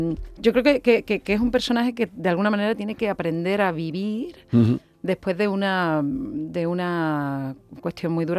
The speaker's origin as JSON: {"language": "Spanish", "town": "Seville", "region": "Andalusia", "country": "Spain", "said": "Yo soy de Sevilla"}